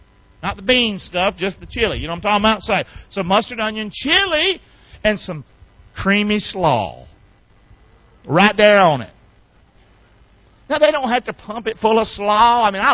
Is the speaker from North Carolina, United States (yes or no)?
yes; Rockingham, North Carolina, United States; Well, this is my hometown, Rockingham, North Carolina.